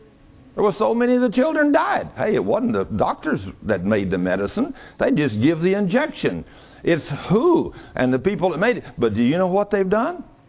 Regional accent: United States; I'm a legal citizen. I'm an American citizen of the United States, and I have paid my taxes all these years.

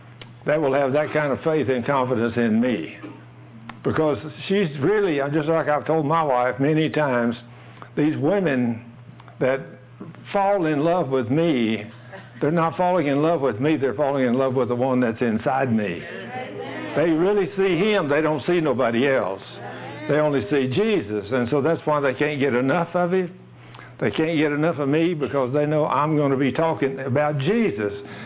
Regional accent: Dallas, Texas, United States; And I said, yes, I'm from Dallas.

